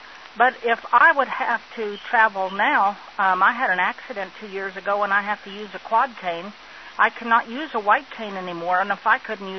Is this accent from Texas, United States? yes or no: yes; Dallas, Texas, United States; And I'm from Dallas.